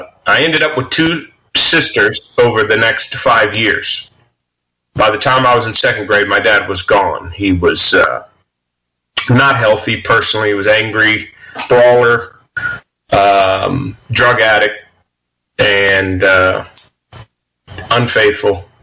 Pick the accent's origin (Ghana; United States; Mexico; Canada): United States; Miami, Florida; I grew up in Miami, Florida. My mom was 15 when she got pregnant with me.